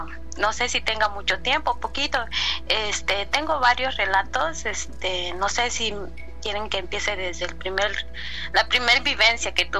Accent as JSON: {"language": "Spanish", "region": "Puebla", "country": "Mexico", "tie": "born or raised there", "said": "yo soy de Puebla. Esto pasó cuando yo tenía aproximadamente como 6 a 7 años por ahí. Yo vivía con mis abuelitos."}